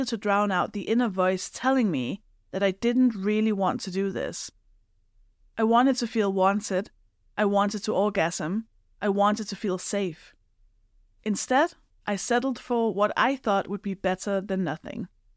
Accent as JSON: {"language": "English", "country": "Denmark", "tie": "born or raised there", "lives_now": "United Kingdom", "said": "And while I grew up in Denmark, I have lived in the UK for long enough"}